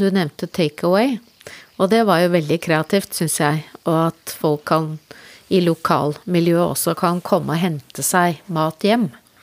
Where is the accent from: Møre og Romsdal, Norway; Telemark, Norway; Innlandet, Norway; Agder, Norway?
Innlandet, Norway; Gjøvik; nå kommer jeg jo selv fra Gjøvik